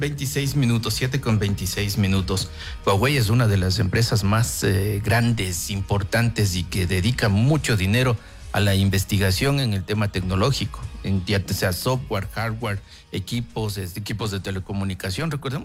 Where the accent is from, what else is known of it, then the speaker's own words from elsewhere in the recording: Ecuador; nos van a representar también como ecuatorianos también.